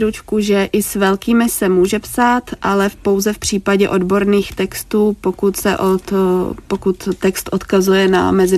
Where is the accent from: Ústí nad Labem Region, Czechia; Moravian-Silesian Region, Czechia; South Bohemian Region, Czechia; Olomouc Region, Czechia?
Ústí nad Labem Region, Czechia; v normální mluvené formě my používáme obecnou češtinu, která je nám přirozená, protože jsme holky z Ústeckého kraje